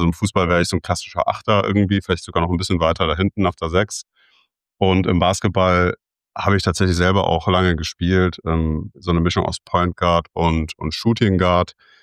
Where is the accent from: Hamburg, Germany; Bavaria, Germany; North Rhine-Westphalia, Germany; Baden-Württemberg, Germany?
North Rhine-Westphalia, Germany; Cologne; Ich komme aus Köln gebürtig, geboren, aufgewachsen. Also sozusagen fast ein Heimspiel hier, dann auch im Podcast. Bin jetzt inzwischen 43 Jahre alt